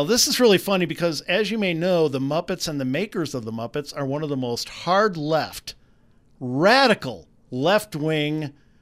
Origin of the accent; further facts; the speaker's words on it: Wisconsin, United States; I'm from Wisconsin. We drink milk and beer, sometimes together.